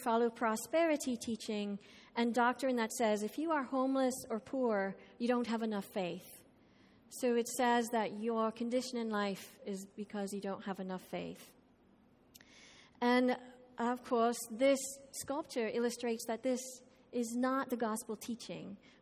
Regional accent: Ireland; now in United States; especially as an Irish person, you know, what people, how other people view the world and view where I live.

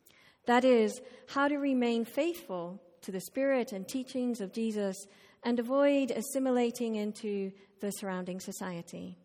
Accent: Ireland; now in United States; As you know, I grew up in Ireland, so I'm still learning my American history.

